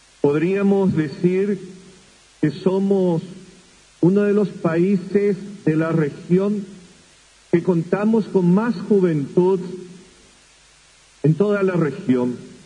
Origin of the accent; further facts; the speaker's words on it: Paraguay; como pueblo paraguayo también tenemos que nosotros trabajar y esmerarnos en ayudar a cada hermano